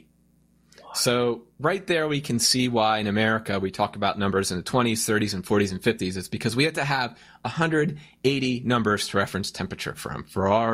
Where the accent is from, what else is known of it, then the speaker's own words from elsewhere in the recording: United States; See, I'm an American.